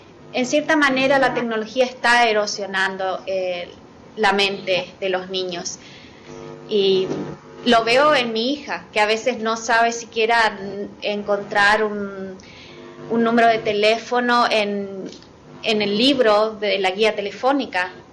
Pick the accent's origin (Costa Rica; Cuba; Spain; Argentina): Argentina; now in United States; yo soy originariamente de Argentina